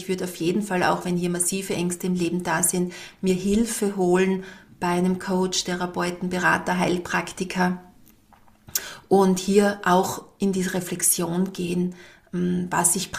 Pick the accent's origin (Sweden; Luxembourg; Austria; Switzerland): Austria; Styria; bei uns in der Steiermark